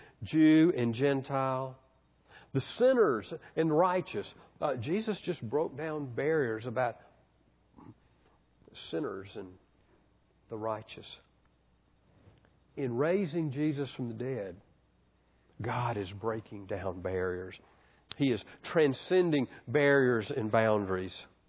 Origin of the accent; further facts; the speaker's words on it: Birmingham, Alabama, United States; One of the things we did growing up in Birmingham is one of the Saturdays before Easter